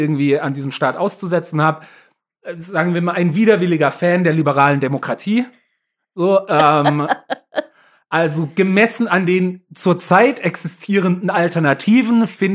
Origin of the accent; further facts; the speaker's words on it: Southern Germany, Germany; ich sage China, ich komme aus Süddeutschland.